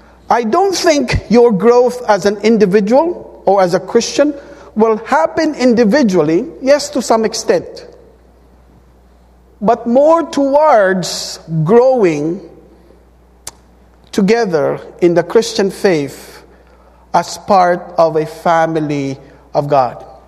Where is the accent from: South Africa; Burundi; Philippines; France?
Philippines; Not because, you know, I'm Filipino, you're white, you're black. When I was in New York, I'm still working in New York.